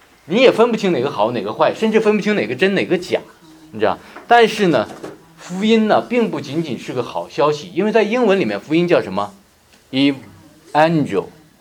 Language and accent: Chinese; Northeast China, China; 我是东北人啊，我原来的那个家里的那些父老们